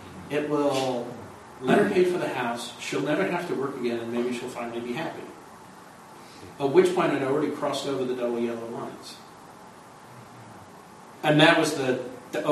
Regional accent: England, United Kingdom; Yeah, I'm English. I mean, we're born beating the shit out of each other in the nursery.

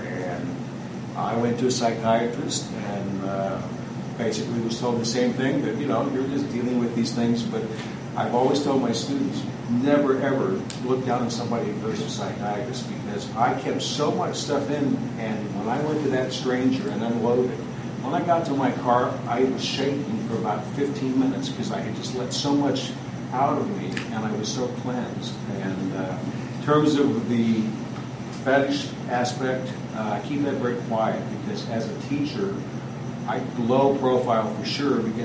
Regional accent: Vista, California, United States; from North County, Vista.

